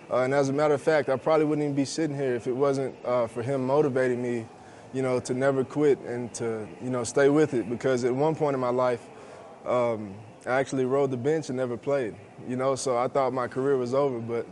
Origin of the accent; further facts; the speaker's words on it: Texas, United States; I mean, I was from Texas, so before I got here, you know, I was kind of a Dallas fan